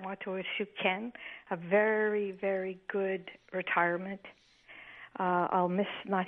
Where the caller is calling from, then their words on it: Montreal, Quebec, Canada; Yeah, NDG.